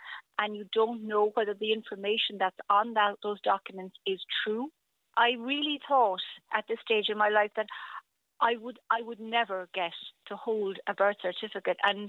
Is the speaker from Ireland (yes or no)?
yes; Cork, Munster, Ireland; born there; I was born in Cork